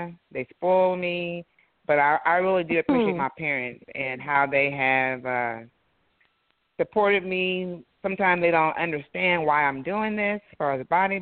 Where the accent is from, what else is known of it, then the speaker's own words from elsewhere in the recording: Eolia, Missouri, United States; I'm from a small town called Eolia, Missouri. 400 people were there when I was growing up.